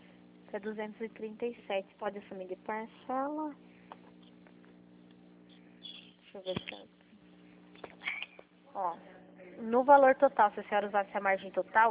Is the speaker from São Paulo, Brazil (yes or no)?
yes; São Paulo, Brazil; Eu sou aqui do estado de São Paulo.